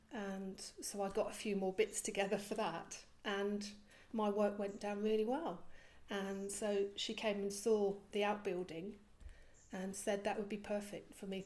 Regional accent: Belgium; I was about eight and I was living in Belgium. I was brought up in Belgium

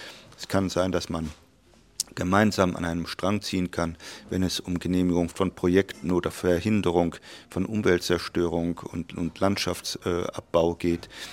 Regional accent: Rhineland, Germany; born there; Als Rheinländer, gebürtiger Rheinländer, sagt man immer, it is noch ever jod je jange, es ist noch immer gut gegangen.

